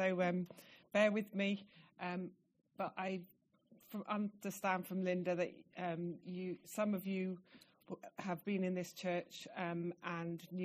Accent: Slough, South East England, United Kingdom; now in Wales; I'm not from Wales. I've lived here for 23 years, but I grew up just outside London in Slough, and I was raised in a Roman Catholic home. And my father is not Roman Catholic, but my mother comes from the south of Ireland

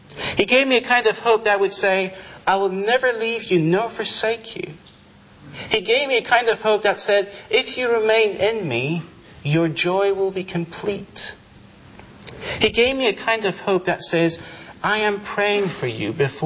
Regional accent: Iran; moved away; also born or lived in Cyprus; And they were like, are you not Cypriot? And I'm like, no. So where are you from? From Iran.

